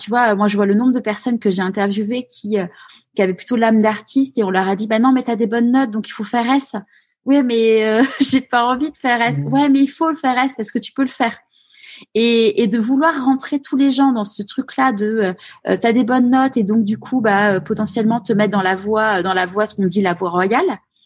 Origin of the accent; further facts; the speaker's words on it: Neuilly-sur-Seine, Île-de-France, France; moi j'ai grandi à Neuilly-sur-Seine